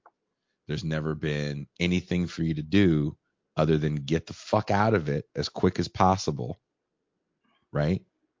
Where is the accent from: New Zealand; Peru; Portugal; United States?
United States; Richmond, California; also born or lived in Oakland; I'm from the East Bay. Like, I was born in Oakland. I grew up in Richmond, California. It's the East Bay.